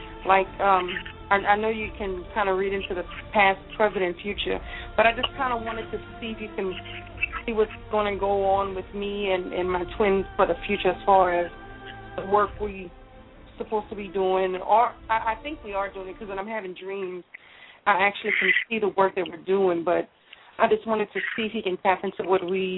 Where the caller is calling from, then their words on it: Louisiana, United States; I'm calling from Louisiana.